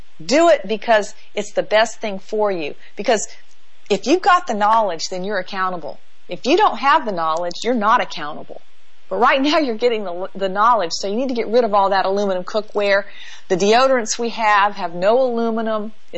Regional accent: the South, United States; well, I'm from the South

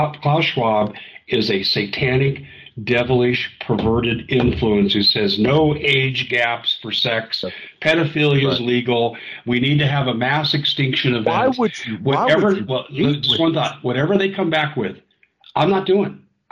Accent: Colorado, United States; I grew up in Colorado. This is the worst winter I've ever seen.

